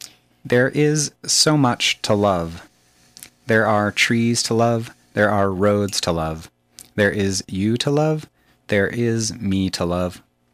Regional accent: Chevy Chase, District of Columbia, United States; I grew up in Chevy Chase in Washington, D.C.

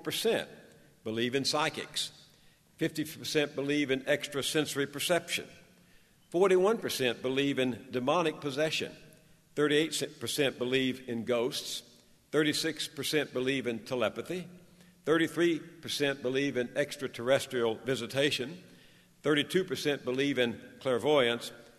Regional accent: Texas, United States; When I was growing up in East Texas, my nurture and my culture told me that I belonged to the one true religion.

